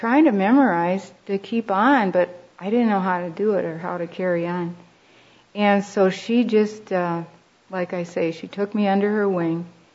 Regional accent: Chicago, Illinois, United States; I was born and raised and educated in Chicago.

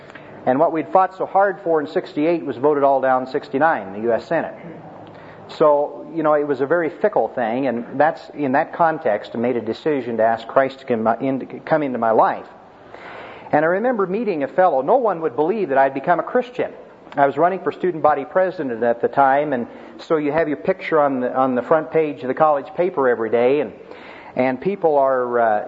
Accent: Kansas, United States; born there; but I was born in Kansas at an early age.

